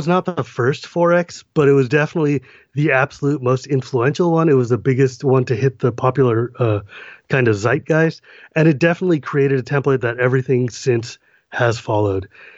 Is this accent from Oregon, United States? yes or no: no; California, United States; also born or lived in Massachusetts; I grew up in California and I moved to central Massachusetts. And when I was in Massachusetts, I was kind of a lonely kid in the middle of, like, you know, a very rural part of the state.